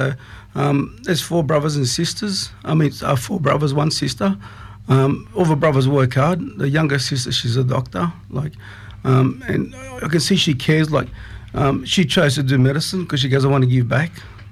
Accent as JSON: {"language": "English", "town": "Castle Hill", "region": "New South Wales", "country": "Australia", "tie": "born or raised there", "said": "I've grown up in the area. I grew up in Castle Hill. Actually went to Excelsior Primary School in Arthur Phillip High. And it was tough growing up because parents were immigrants"}